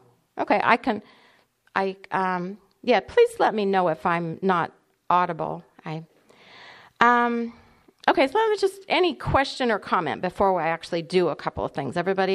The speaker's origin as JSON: {"language": "English", "town": "Santa Rosa", "region": "California", "country": "United States", "tie": "born there", "said": "I was born in Santa Rosa. I'm 64."}